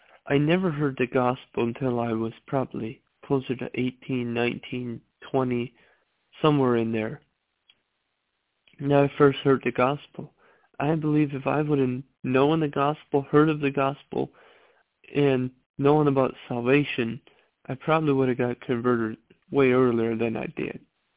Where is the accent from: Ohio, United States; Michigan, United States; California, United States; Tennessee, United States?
Ohio, United States; I'm from Ohio.